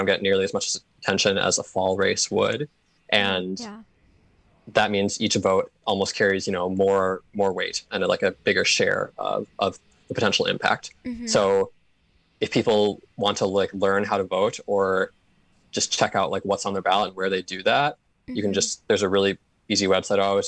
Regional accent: Waukesha, Wisconsin, United States; I grew up near Milwaukee in Waukesha and went to school in Madison as well at UW.

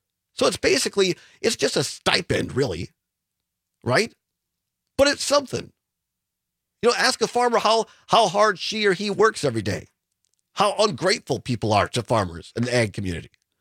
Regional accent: Richland Center, Wisconsin, United States; he came out with Tony Kurtz to Richland Center, my hometown, and looked people in the eye

